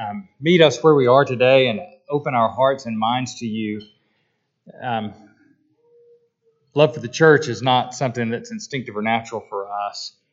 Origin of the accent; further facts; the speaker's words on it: Atlanta, Georgia, United States; the great amateur golfer from my hometown, Atlanta, Georgia